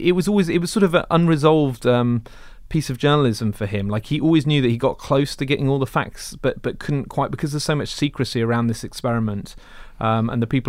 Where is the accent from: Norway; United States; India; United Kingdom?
United Kingdom; I think it also helped being British, actually.